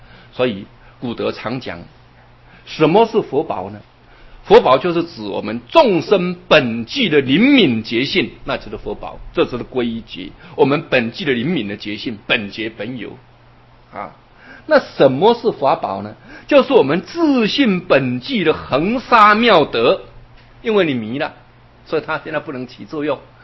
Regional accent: Taiwan; 你看，像我们台湾人都假活佛

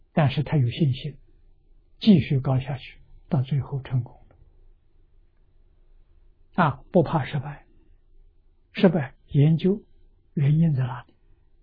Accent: China; 我们中国人这个一门深入写在三字经里头。

